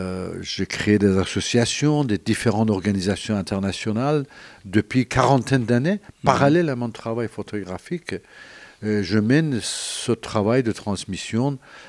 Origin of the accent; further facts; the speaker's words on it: Iran; moved away; je suis d'origine iranienne, donc j'ai quitté l'Iran quand il y a eu cette